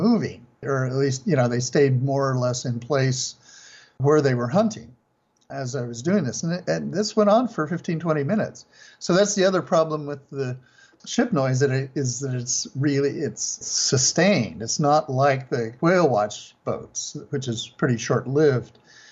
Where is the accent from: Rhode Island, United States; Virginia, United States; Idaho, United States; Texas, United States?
Idaho, United States; When I was a kid growing up in Idaho, my family had a cabin there in Stanley area.